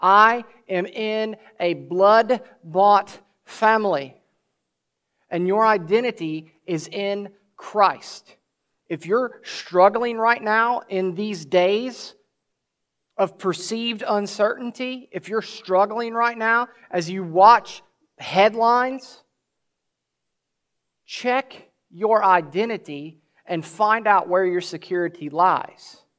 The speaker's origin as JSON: {"language": "English", "country": "United States", "said": "I can rightly say that I'm a citizen of the United States. I'm an American."}